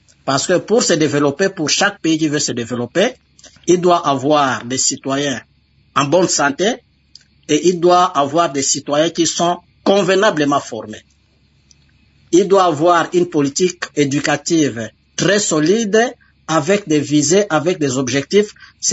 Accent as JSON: {"language": "French", "country": "DR Congo", "moved": "yes", "said": "Nous sommes Congolais, nous les restons"}